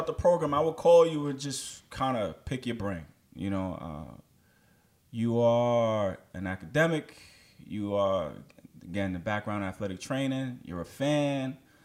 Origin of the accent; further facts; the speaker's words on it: United States; Because growing up in America, you think, oh, of course, there's some guy in the skybox who owns all this.